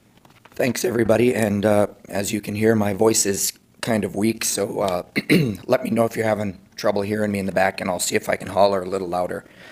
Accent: Fort Yukon, Alaska, United States; now in Anchorage, United States; I'm an Arctic citizen. I'm born and raised in Fort Yukon, and I'm living down here in Anchorage right now, but this is my home, it's your home.

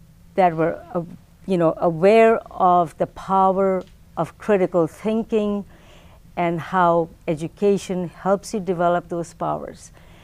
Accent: Pakistan; I am from Pakistan

